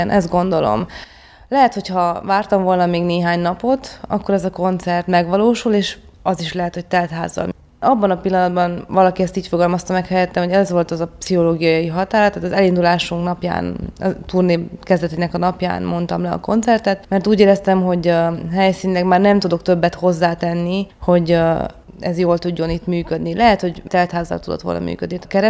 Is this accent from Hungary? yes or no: no; Arad, Arad County, Romania; De én aradi vagyok